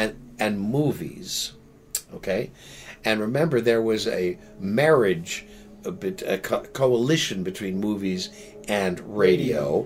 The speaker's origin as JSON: {"language": "English", "region": "New York", "country": "United States", "tie": "born or raised there", "said": "I grew up on East 94th Street."}